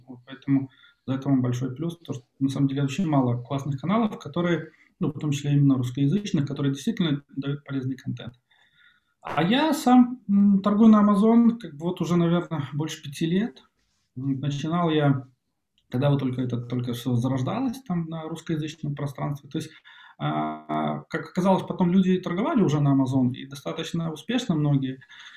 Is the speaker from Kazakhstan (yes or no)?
no; Belarus; now in Kyiv, Ukraine; Я белорус, но так вот волей судьбы оказался в Киеве. Но я сейчас на две страны живу